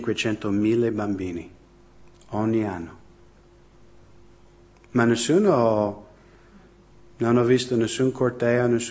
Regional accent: United States; Stavo pensando del mio paese, no? Quando c'era l'11 settembre, e nessuno mi deve fraintendere.

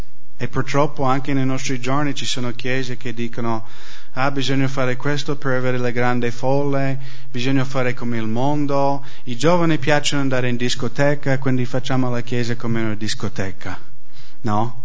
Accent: United States; Io sono stato un cristiano in nome per tanti anni. Sono nato e cresciuto negli Stati Uniti, un paese cristiano.

